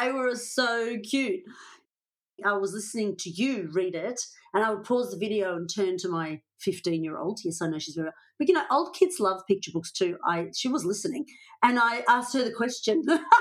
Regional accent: Australia; I am Australian

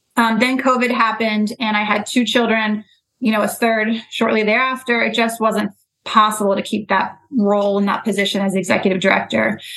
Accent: Annapolis, Maryland, United States; now in Washington, United States; So I grew up in Annapolis, born and raised for the most of my life. I came to DC after I went to the University of Maryland.

